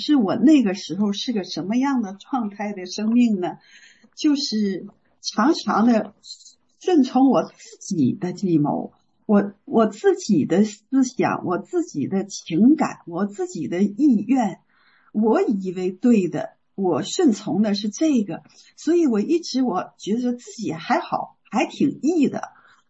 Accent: Northeast China, China; 我们东北人吃馒头啊

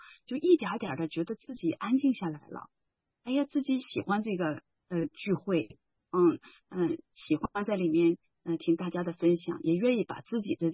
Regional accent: northern China, China; 我因为我婆家是那个南方人，我是北方人

